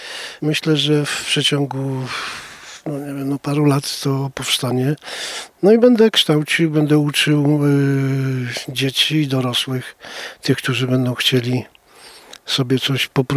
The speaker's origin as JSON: {"language": "Polish", "town": "Janki", "region": "Masovian Voivodeship", "country": "Poland", "tie": "born there", "said": "Ja urodziłem się pod Warszawą w Jankach. Tam, gdzie w tej chwili stoi IKEA i te wszystkie zabudowania, te wszystkie pawilony handlowe, po lewej stronie drogi z Kielc w kierunku Warszawy"}